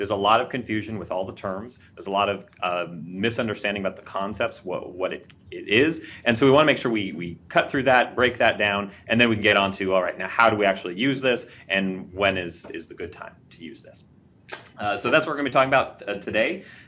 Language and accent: English; Seattle, Washington, United States; Well, this movie took place in Seattle, my hometown.